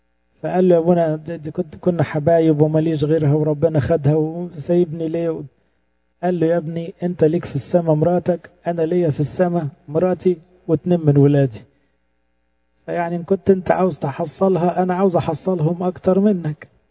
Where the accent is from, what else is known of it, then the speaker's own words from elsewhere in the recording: Egypt; احنا عندنا في مصر